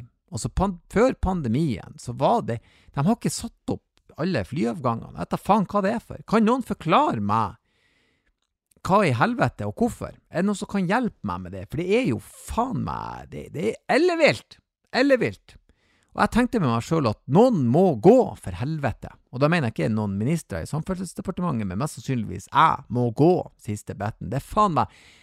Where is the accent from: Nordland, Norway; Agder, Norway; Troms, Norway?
Nordland, Norway; Så humoren og fandivoldskheten i oss nordlendinger, den skinner gjennom etter en stund.